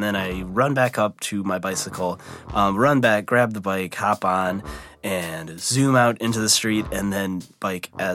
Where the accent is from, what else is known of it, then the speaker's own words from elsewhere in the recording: Midwest, United States; I was born and raised in the Midwest.